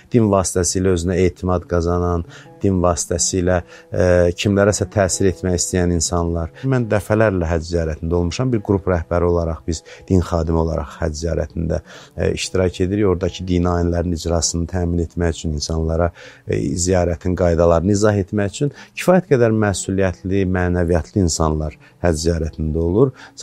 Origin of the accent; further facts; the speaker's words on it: Baku, Azerbaijan; 1974-cü ildə Bakıda anadan olmuşam. Orta məktəbi 189 sayılı məktəbdə oxumuşam, orta təhsilini orada almışam.